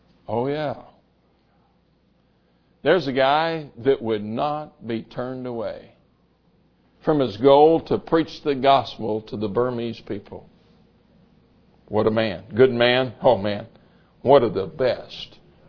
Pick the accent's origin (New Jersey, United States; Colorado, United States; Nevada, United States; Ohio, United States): Colorado, United States; also born or lived in Missouri / Kansas / New York / Wisconsin; And I'm a Westerner. I was raised in the West. I pastored back East for several years, but I'm a Westerner.